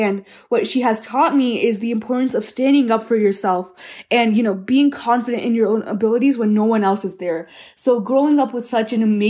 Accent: Colorado, United States; born there; my parents immigrated from the United States, and that's when I was born in Colorado. Me and my brother were born here.

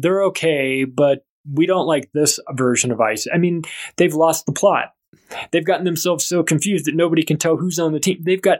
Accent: United States; I mean, America is so dumbed down. Look, and I take no pleasure in saying that as an American.

